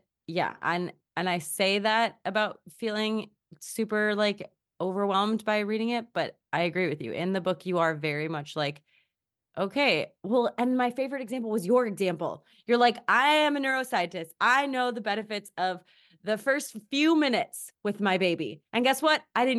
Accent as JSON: {"language": "English", "region": "Minnesota", "country": "United States", "tie": "born or raised there", "said": "I grew up in Minnesota and I did not know that you only needed 3 layers to stay really nice, warm, and toasty."}